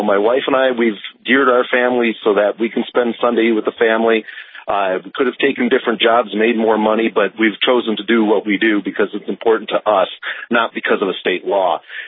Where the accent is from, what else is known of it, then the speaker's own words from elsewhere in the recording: Grand Forks, North Dakota, United States; I'm from Grand Forks, and you guys are shut off when the sun goes down every night.